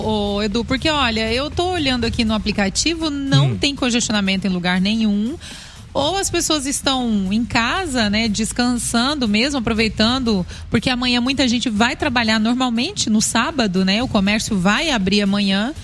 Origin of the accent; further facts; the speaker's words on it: Vilhena, Rondônia, Brazil; Eu vim de Rondônia, mas eu vim da única cidade que é fria lá.